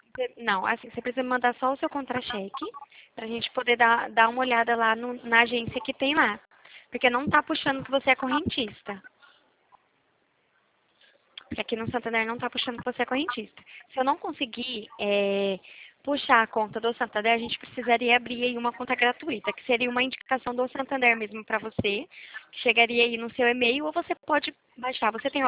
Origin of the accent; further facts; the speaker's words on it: Limeira, São Paulo, Brazil; eu sou da cidade de Limeira.